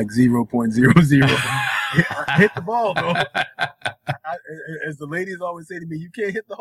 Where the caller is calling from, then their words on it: New York, United States; I'm in New York.